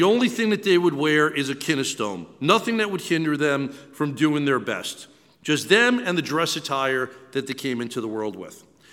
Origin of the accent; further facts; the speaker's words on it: Long Island, New York, United States; I was raised Jewish in New York. I'm from Long Island. And as a Jewish boy at 13 years old, one of the things that you have to do is be bar mitzvahed.